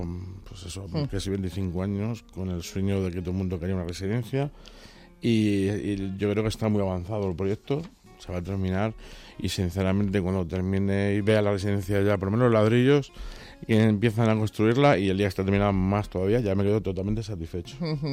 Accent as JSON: {"language": "Spanish", "town": "Santander", "region": "Cantabria", "country": "Spain", "tie": "born or raised there", "said": "yo es que cuando era pequeño en Santander"}